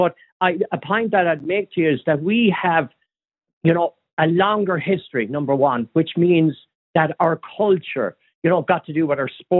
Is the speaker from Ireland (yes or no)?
yes; Ireland; and we say, well, I'm Irish or whatever.